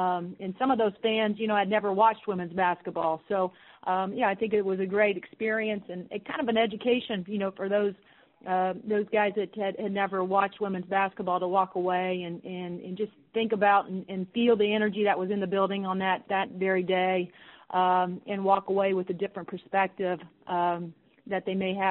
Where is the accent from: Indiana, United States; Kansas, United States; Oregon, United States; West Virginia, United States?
Indiana, United States; I'm from Southern Indiana and been to a lot of games in Simon Scott Assembly Hall.